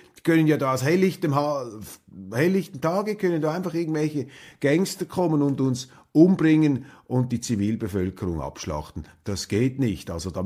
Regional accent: Switzerland; als Schweizer

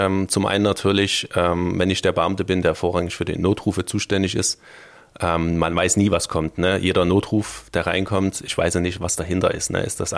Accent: Dresden, Saxony, Germany; ich bin ja Dresdner

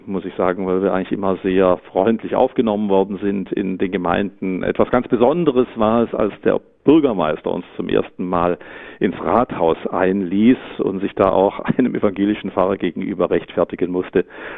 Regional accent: Leutenbach, Germany; Ich habe die Sternsinger-Gruppen organisiert und begleitet in meiner Heimatgemeinde in Leutenbach.

